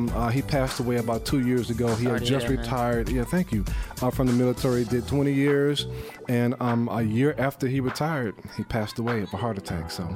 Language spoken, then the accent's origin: English; Chicago, Illinois, United States; I'm from Chicago.